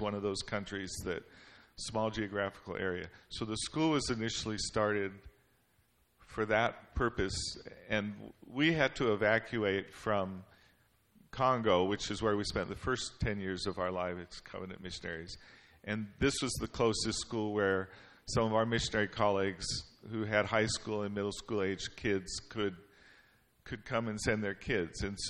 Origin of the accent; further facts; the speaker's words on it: California, United States; I come from parents who are British. So we grew up in Southern California, met in university, in InterVarsity Christian Fellowship Group.